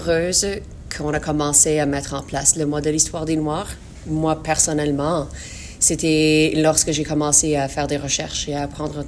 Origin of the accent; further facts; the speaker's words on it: Saskatchewan, Canada; dans les livres avec lesquels j'ai grandi, ici en Saskatchewan